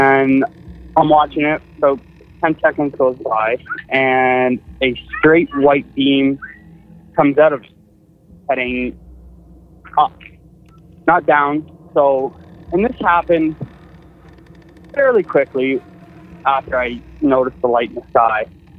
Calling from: Tillsonburg, Ontario, Canada; from Tilsonburg, Ontario.

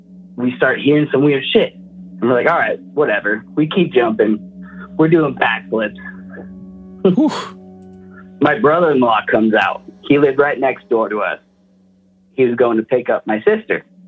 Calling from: Post Falls, Idaho, United States; Post Falls, Idaho.

